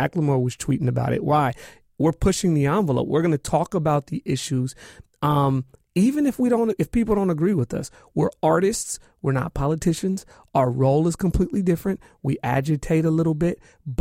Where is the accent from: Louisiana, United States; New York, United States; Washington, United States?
Washington, United States; Seattle; I'm from the hood. I'm from Seattle, the CD.